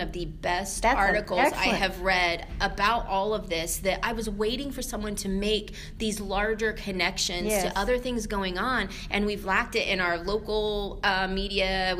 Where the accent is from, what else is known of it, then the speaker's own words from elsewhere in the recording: Indiana, United States; I grew up here in Indiana, and I grew up in an all-white farming community.